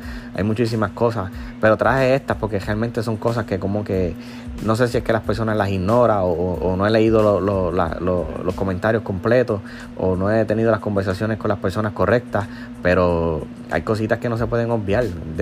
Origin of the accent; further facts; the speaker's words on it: San Germán, Puerto Rico; now in Sabana Grande, Puerto Rico; acá de donde yo soy natural, mi pueblito, o sea, yo vivo en Sabana Grande, pero mi pueblito, o sea, de donde yo soy natural, yo soy de San Germán, del pueblo de San Germán